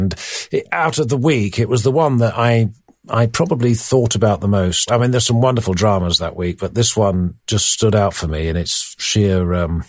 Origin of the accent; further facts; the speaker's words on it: South West England, United Kingdom; I grew up partly in Devon, and Dartmouth was very near me.